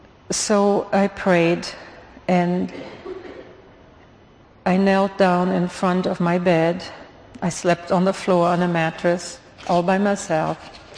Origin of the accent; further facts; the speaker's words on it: Germany; And he knew that I was from Germany. He asked me where I was from. I said, from Germany.